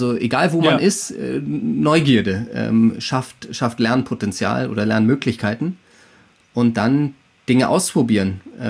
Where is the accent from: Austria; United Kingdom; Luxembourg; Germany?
United Kingdom; Scotland; ich bin in Schottland aufgewachsen